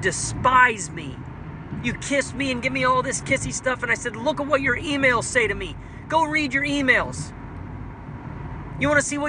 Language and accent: English; India; I'm wounded every time you mention that I'm quiet, or you mention I'm from India, or you mention I'm an introvert.